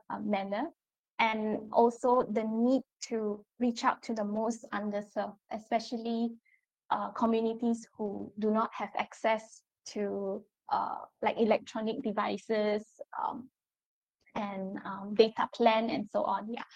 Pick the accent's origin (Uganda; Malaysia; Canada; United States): Malaysia; because Malaysia is a very multicultural nation and we have very rich experiences as Malaysian, right? Living a multicultural life as a Malaysian